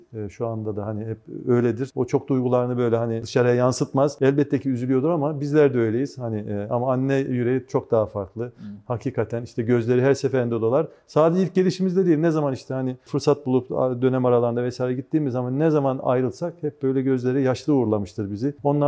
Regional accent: Çorum, Turkey; moved away as an adult; now in Ankara, Turkey; ben işte Siyasal Bilgiler Fakültesi'nde öğrenciydim Ankara'da, Cebeci'de. Evet. Ankara o zamanlar işte 1988 yılında, Çorum benim memleketim, oradan kalktım geldim.

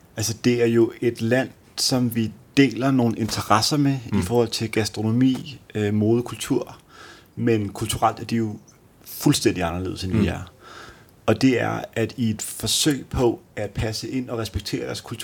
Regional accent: Copenhagen, Capital Region of Denmark, Denmark; Altså, vi havde ikke nødvendigvis mødtes med Thomas og Anne, hvis vi bare havde været hjemme i København alle sammen.

